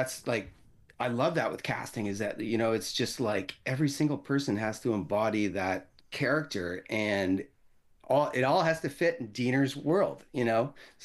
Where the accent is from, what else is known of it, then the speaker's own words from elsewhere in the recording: Peterborough, Ontario, Canada; Like, I grew up in Peterborough, Ontario.